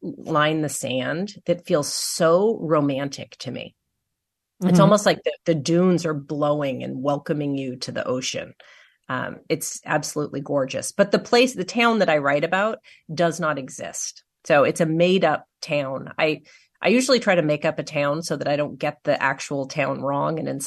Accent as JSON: {"language": "English", "town": "Los Angeles", "region": "California", "country": "United States", "tie": "born or raised there", "lives_now": "Westchester, United States", "said": "But I grew up in Los Angeles. My childhood basically took place at the beach, Santa Monica Beach"}